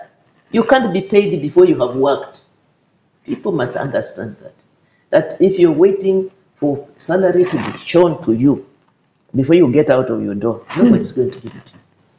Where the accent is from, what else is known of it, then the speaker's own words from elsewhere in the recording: Busia, Kenya; I went to my own community, and I come from Busia there